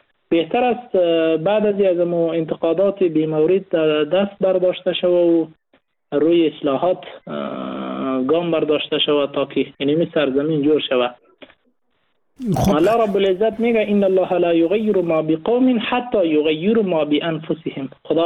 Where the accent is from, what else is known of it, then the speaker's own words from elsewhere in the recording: Afghanistan; بهتر است ما به عنوان یک مسلمان، به عنوان یک افغان کاری نکنیم